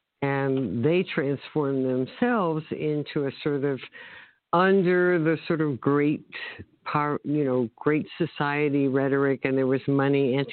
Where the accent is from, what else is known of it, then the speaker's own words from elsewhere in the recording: Brooklyn, New York, United States; born there; I was born in Brooklyn in a Hasidic Jewish neighborhood.